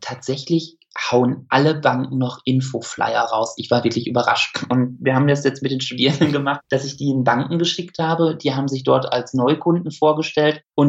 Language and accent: German; North Rhine-Westphalia, Germany; Ich bin Münsterländer durch und durch.